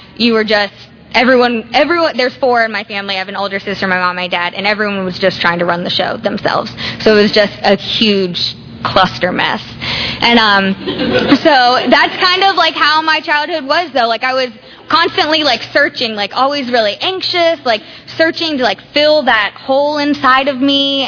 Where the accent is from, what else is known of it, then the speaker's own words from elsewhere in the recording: Virginia Beach, Virginia, United States; Let's see, I was born in Virginia Beach and raised in Virginia Beach. My dad was in the Marine Corps